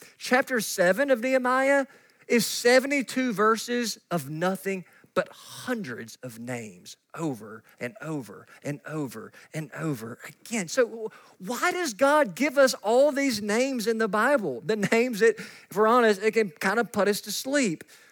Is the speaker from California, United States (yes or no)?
no; Kentucky, United States; I'm from Katy's, Kentucky, and I can't pronounce names very well